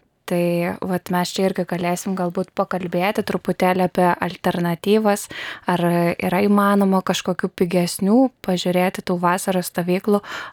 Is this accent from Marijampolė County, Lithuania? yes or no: no; Kretinga, Klaipėda County, Lithuania; Tai aš iš tiesų, kaip auglė, augau ir gimiau Kretingoj